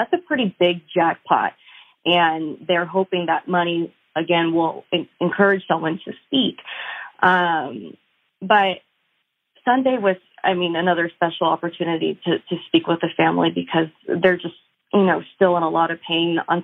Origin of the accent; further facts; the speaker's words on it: San Antonio, Texas, United States; I'm from San Antonio, so my world gets really small here, both personally and professionally.